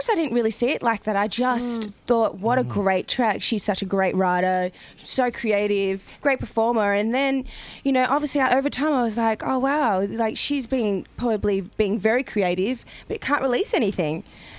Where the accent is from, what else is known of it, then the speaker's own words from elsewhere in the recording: Australia; accent: Australian; moved away; I'm as Aussie as can be.